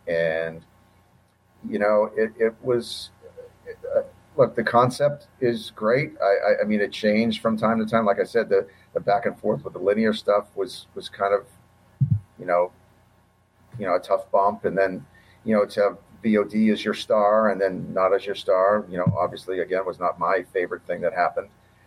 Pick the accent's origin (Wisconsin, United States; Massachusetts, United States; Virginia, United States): Massachusetts, United States; Boston; I grew up in Boston